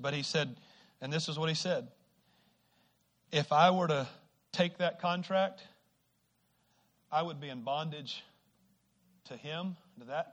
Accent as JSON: {"language": "English", "town": "Bradford", "region": "Arkansas", "country": "United States", "tie": "born or raised there", "said": "I grew up in Bradford, Arkansas"}